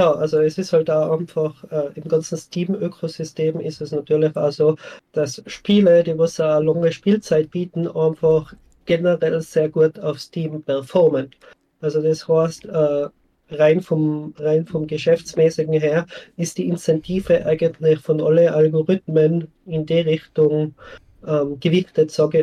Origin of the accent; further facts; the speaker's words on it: Schwaz, Tyrol, Austria; ich bin in Tirol aufgewachsen, in Schwarz. In Schwarz ist ist hauptsächlich dadurch bekannt, dass es die größte mittelalterliche Silbermine war, bis zur Entdeckung von Amerika.